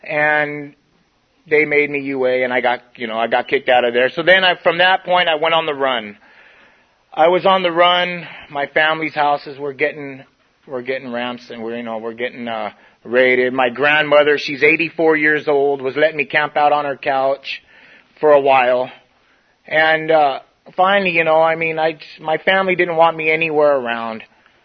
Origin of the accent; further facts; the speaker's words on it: Blythe, California, United States; I was born and raised in Blythe, California. Yeah, it reads Blith. That's Blith on the map.